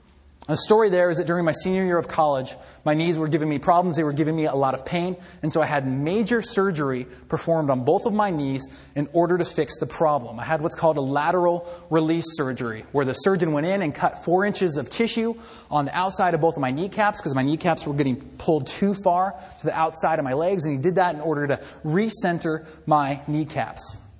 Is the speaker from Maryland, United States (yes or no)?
no; Sacramento, California, United States; there's exactly one sermon that I remember from the church that I grew up in the Sacramento area from Pastor Smith.